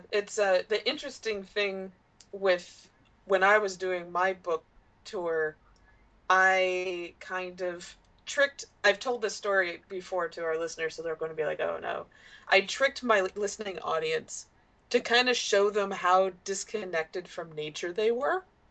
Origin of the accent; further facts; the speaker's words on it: Indiana, United States; now in Rhode Island, United States; I grew up in Northern Indiana and in the 80s and 90s